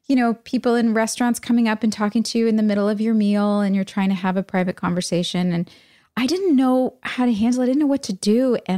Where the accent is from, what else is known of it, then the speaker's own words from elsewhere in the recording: New Jersey, United States; also born or lived in New York; I mean, I had lived in LA for a year, but I grew up in Jersey and in the city. And like, I was felt like a New Yorker.